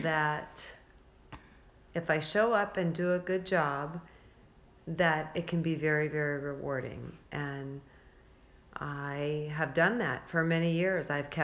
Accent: Spearfish, South Dakota, United States; also born or lived in Wall; I grew up in South Dakota, and I spent, until I was in fourth grade, a little town called Wall, which had 1,000 people. And then my fourth grade year, we moved to Spearfish

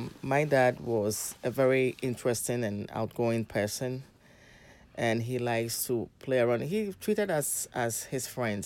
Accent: Accra, Greater Accra, Ghana; I grew up in West Africa, Ghana, in the capital city, Accra, with my parents.

